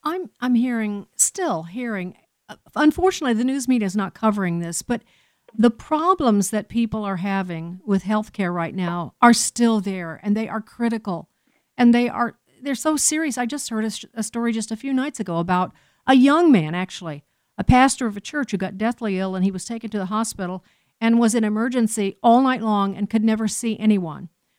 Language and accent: English; Chicago, Illinois, United States; In fact, many of us, I remember well because I'm from Chicago